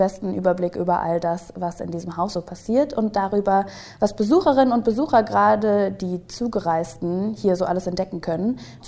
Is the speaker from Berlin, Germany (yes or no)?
yes; Berlin, Germany; Zumal ich mir als Berlinerin unter dem Namen Gewandhaus ehrlich gesagt nicht so viel vorstellen konnte.